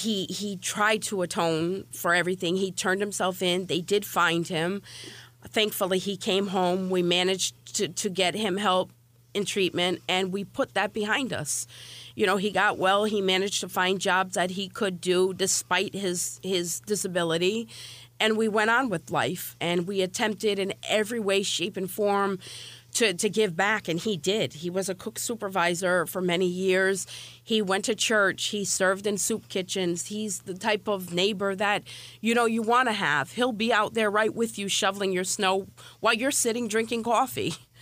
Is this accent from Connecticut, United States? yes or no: yes; Hartford, Connecticut, United States; I am born and raised Hartford, Connecticut. I am as American as you get. I am French and Irish.